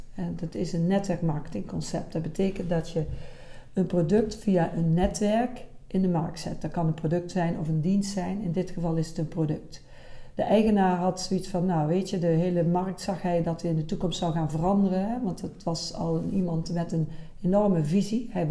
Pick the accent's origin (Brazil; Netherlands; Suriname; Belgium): Netherlands; Bakel, North Brabant; En ik kom oorspronkelijk uit Bakel.